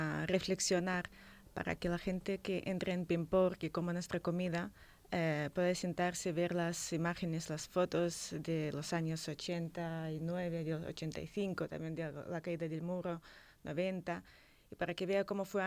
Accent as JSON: {"language": "Catalan", "country": "Moldova", "said": "jo nací en Moldàvia perquè soc de Moldàvia"}